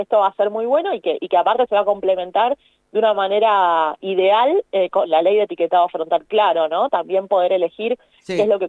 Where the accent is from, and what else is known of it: Argentina